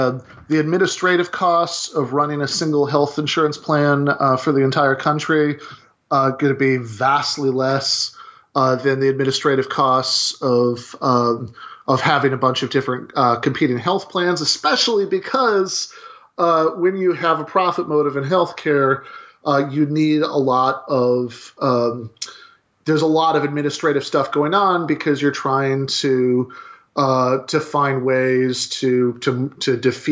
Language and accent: English; Michigan, United States; I grew up in Michigan, an hour away from the Canadian border